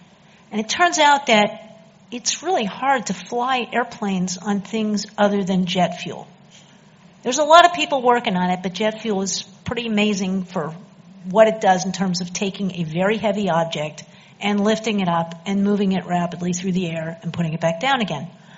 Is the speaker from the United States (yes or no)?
yes; Pennsylvania, United States; I'm from Pennsylvania. I'm from a small town. It's got a lot of farms around it.